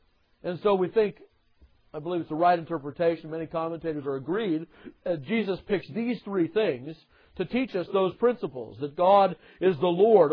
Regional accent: California, United States; Now, I come from California, most of you know that. And that's the land of the movie industry.

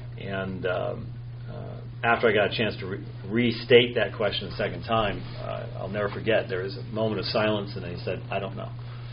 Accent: Scotland, United Kingdom; being the Scotsman that I am, to mask my utter contempt for that theology.

